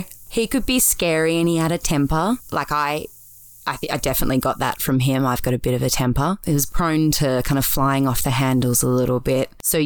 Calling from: Sydney, New South Wales, Australia; So I'm in Sydney.

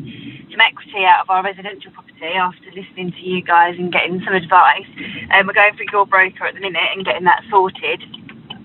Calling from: Hastings, South East England, United Kingdom; I'm calling from Hastings, down on the south coast.

